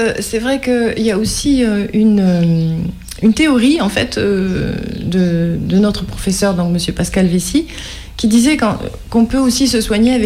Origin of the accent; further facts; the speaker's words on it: Guadeloupe, France; moi je suis née en Guadeloupe, je suis d'origine guadeloupéenne